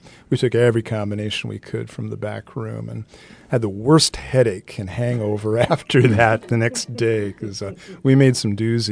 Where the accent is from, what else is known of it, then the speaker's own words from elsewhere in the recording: Iowa, United States; So I grew up in rural Iowa.